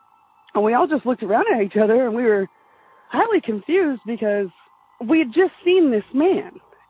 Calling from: Ward, Arkansas, United States

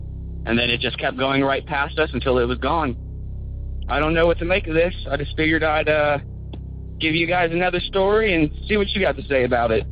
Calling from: Galloway, Ohio, United States; Hey, Tony and Jenny. … I'm from Galloway, Ohio

